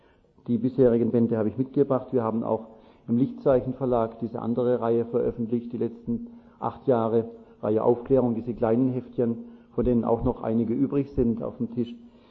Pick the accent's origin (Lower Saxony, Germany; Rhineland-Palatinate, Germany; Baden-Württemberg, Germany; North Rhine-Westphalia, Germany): Baden-Württemberg, Germany; Pforzheim; wir kommen aus Pforzheim, meine Frau, unsere beiden Kinder.